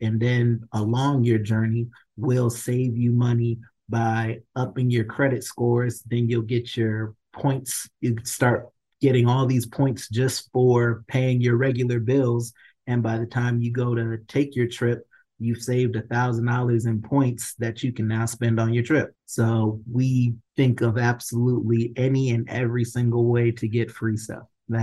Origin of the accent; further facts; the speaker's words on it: Connecticut, United States; I'm from Connecticut, so I did not see this many Black people in one place ever in my life. So it was a bit of a culture shock.